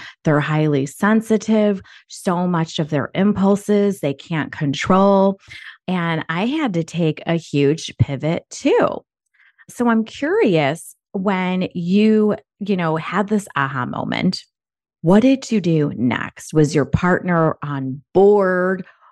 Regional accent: Philippines; I mean, I'm Filipino, so I totally understand like the Asian control that my parents had.

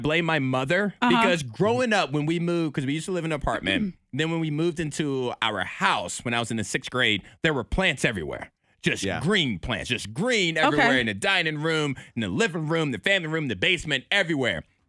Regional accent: Chatham, Virginia, United States; I'm from Chatham, Virginia. You watch your tone. That's how we talk in the country.

